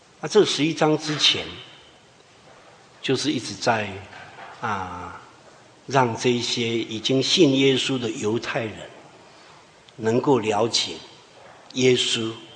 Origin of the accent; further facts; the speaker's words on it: Taiwan; 甚至我们台湾人也是一样啊